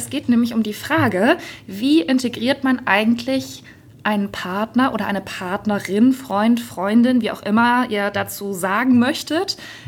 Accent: Bad Mergentheim, Baden-Württemberg, Germany; weil das natürlich auch in Bad Mergentheim, diesem kleinen Ort, wo ich herkomme, das macht einfach niemand.

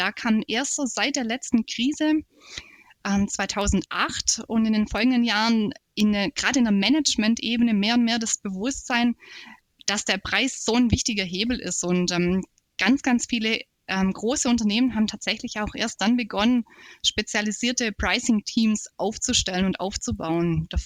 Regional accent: Baden-Württemberg, Germany; now in Switzerland; lebe ich aktuell in der Schweiz, aber ich bin keine Schweizerin, wie man wahrscheinlich hört, sondern komme aus dem schönen Oberschwaben

